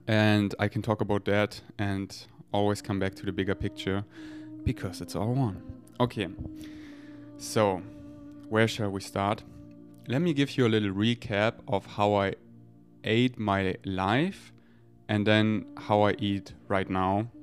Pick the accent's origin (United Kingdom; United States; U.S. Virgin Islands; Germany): Germany; Munich, Bavaria; Okay, so I grew up in Munich